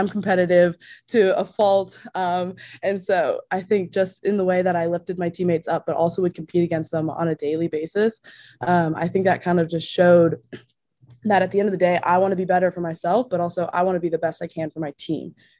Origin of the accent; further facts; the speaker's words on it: New Hampshire, United States; even at the D3 level in New Hampshire, like, our town bou